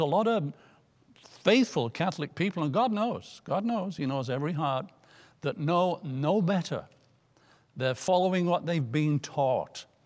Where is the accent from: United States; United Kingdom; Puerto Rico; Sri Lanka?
United Kingdom; England; Even got into England. My hometown was an old Roman fortress, became a Roman city.